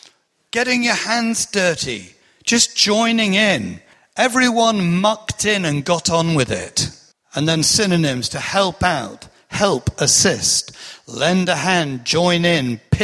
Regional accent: East Midlands, United Kingdom; I come from Lincolnshire originally in the East Midlands

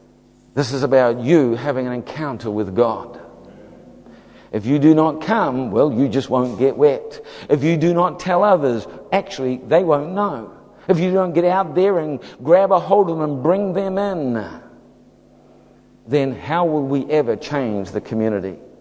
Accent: New Zealand; So let me be uncharacteristically upfront with you as a Kiwi.

